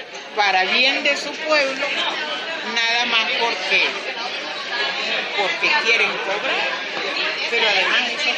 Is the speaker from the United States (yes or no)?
no; Mexico; also born or lived in Nicaragua; tengo el privilegio de tener dos nacionalidades porque soy mexicana nicaragüense